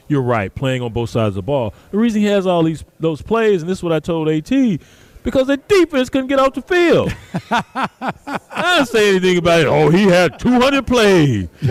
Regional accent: Abernathy, Texas, United States; We grew up hunting in Abernathy, Texas, Hale Center, Idaloo, Florida, all them little towns, man, in West Texas.

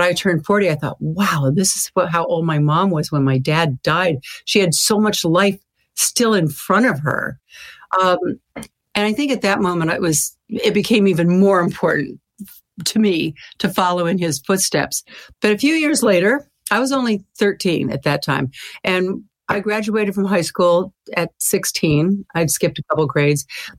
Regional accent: Sacramento, California, United States; There was one woman in my hometown of Sacramento.

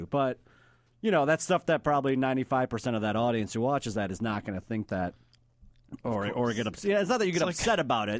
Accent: Illinois, United States; Yeah, we're both from the West Burbs. We went to middle school and high school together and stuff.

